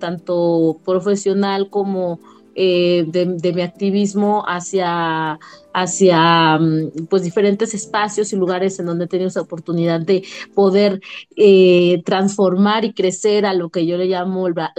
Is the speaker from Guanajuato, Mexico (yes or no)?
yes; León, Guanajuato, Mexico; como en el caso mío, que soy originaria de León, Guanajuato.